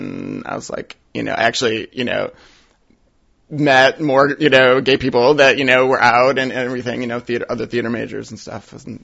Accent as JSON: {"language": "English", "town": "Detroit", "region": "Michigan", "country": "United States", "tie": "born or raised there", "also_born_or_lived": "Kalamazoo / Ann Arbor / Ypsilanti", "said": "Yep, I grew up in Detroit, like the northwest side of Detroit, kind of on the edge of suburbia, you know. Great neighborhood to grow up in."}